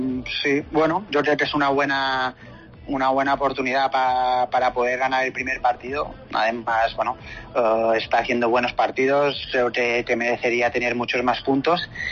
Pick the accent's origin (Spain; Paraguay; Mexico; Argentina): Spain; Balearic Islands; Yo soy de Mallorca, bueno, cada uno tira un poco para lo suyo, ¿no? Mi mujer tira más para Huesca, yo más para Mallorca.